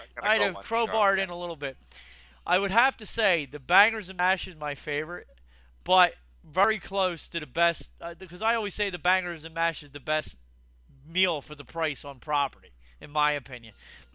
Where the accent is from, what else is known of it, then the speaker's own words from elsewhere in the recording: New Jersey, United States; We're from Jersey.